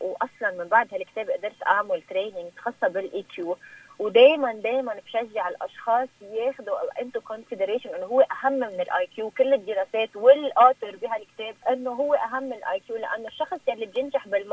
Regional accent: Zahle, Beqaa, Lebanon; أنا لأن من زحلة في كتير أشخاص حبوا الفكرة، وبي زحلة ما كان في هيدا

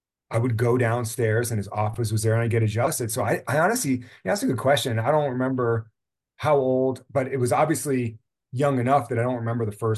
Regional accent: Newburgh, New York, United States; So I was a little lucky where growing up in Newburgh, New York

